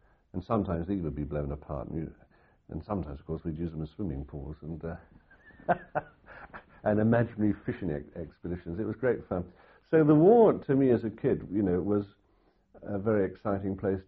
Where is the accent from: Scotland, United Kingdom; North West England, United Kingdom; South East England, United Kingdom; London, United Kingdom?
London, United Kingdom; Romford; born there; I was born in Romford, and just outside Romford in Essex, which is, in a wartime context, close to London Docks.